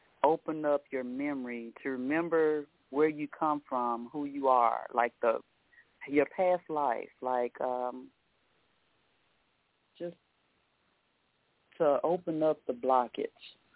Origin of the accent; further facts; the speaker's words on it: Little Rock, Arkansas, United States; I'm from Arkansas. Little Rock